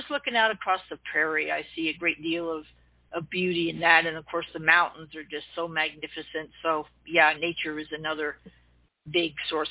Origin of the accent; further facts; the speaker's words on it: East Coast, United States; I grew up out on the East Coast, so I saw a lot of the Atlantic Ocean